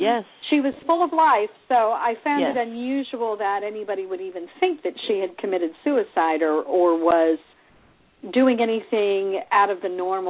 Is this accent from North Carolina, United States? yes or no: no; Clearwater, Florida, United States; who actually spent time living in my hometown of Clearwater, Florida.